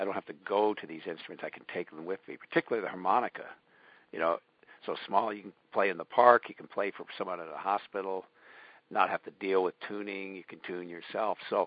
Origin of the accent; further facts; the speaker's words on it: Miles City, Montana, United States; also born or lived in Billings; I grew up Eastern Montana in Miles City and Billings later. In Miles City, we didn't have any television.